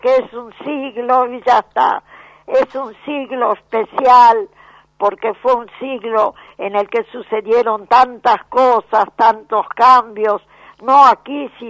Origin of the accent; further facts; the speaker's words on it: Colonia Barón, La Pampa, Argentina; yo nací en un pueblito de La Pampa, entonces era gobernación, todavía no era provincia. Y mi pueblo se llama Colonia Barón.